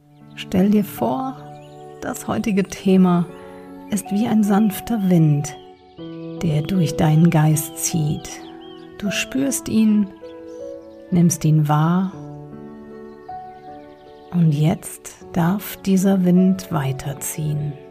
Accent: North Rhine-Westphalia, Germany; ich komme aus dem Ruhrpott, da heißt das Oma.

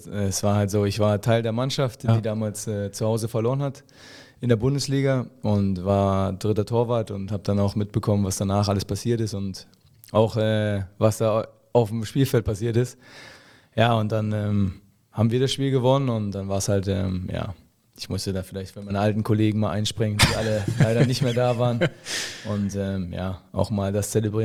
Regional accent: Hoyerswerda, Saxony, Germany; born there; ich bin in Hoyerswerda geboren. Das ist so eine Stadt zwischen Dresden und Cottbus. So dazwischen, jeweils fast eine Stunde. Fährt man dahin, nahe der polnischen Grenze

